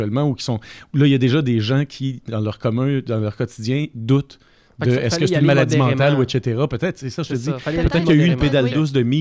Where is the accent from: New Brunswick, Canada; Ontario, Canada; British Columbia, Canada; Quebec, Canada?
Quebec, Canada; accent: Québécois; Et là, pardonnez mon accent québécois en néerlandais. C'est très marqué.